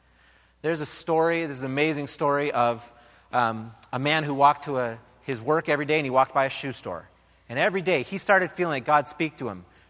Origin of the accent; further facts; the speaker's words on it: Minnesota, United States; You know, when I was a kid, I grew up in the Midwest